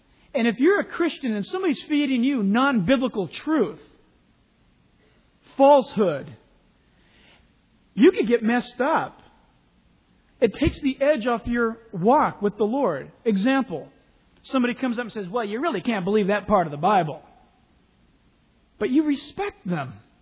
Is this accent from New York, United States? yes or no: no; Hawaii, United States; born there; Now, my mom was born and raised in Hawaii. And boy, I was brought up with fables about these little things.